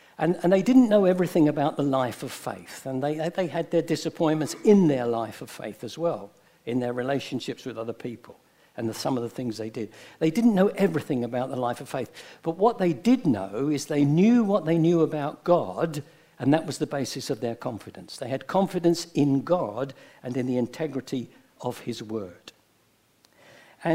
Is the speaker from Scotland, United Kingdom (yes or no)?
no; Poplar, London, United Kingdom; Now, I was born and raised in Poplar. I was born in a poor family